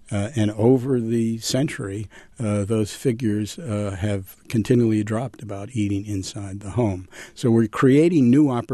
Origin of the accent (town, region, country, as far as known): New York City, New York, United States; born or raised there